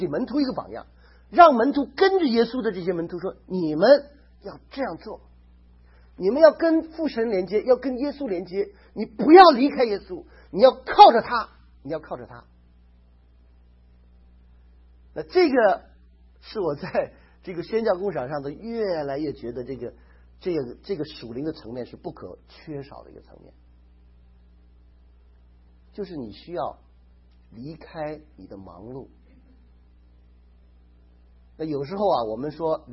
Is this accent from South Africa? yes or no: no; China; 我们中国人呐、啊，很喜欢用这个律法来控制自己，我们都不知道呢。